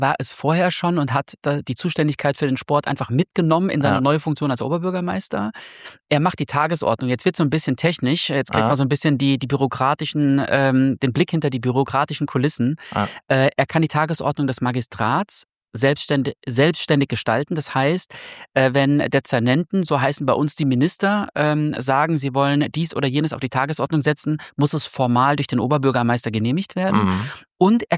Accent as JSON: {"language": "German", "town": "Frankfurt", "region": "Hesse", "country": "Germany", "tie": "born or raised there", "said": "Ich bin Frankfurter Junge, ich bin hier geboren und groß geworden"}